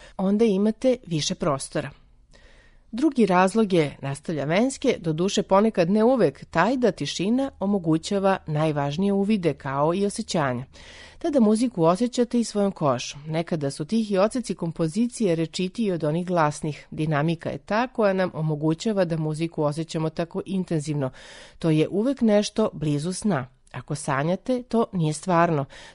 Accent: Kotka, Kymenlaakso, Finland; Moj rodni grad, Kotka, ima samo 25.000 stanovnika, ali ima svoj muzički institut. Kao dete sam tamo odlazio na časove.

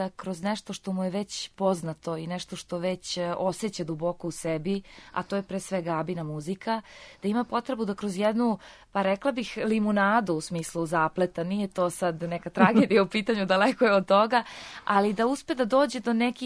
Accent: Serbia; On je kao glavni producent uspeo da dovede Mama Miju ne samo kod nas u Srbiju

